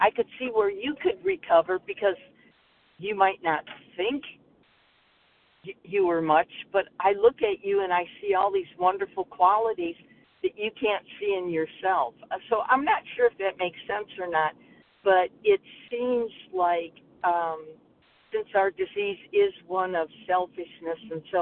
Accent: Georgia, United States; I'm from Georgia

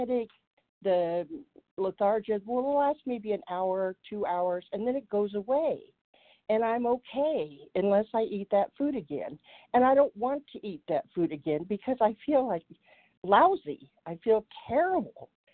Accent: Colorado, United States; Yes, I am from Colorado.

